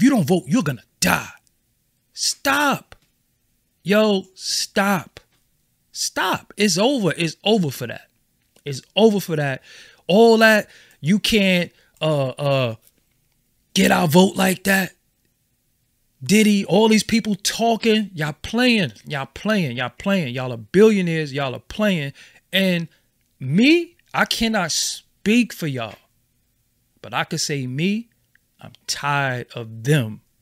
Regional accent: Brooklyn, New York, United States; If I'm from Brooklyn, what am I going to Chicago to speak to them in Chicago if Chicago has their own leadership? How about we fund the Chicago leadership? What I got to come from BK for?

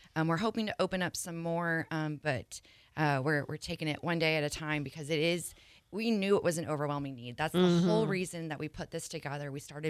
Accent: Spain; Which I've gotten to see that before because I'm from Spain.

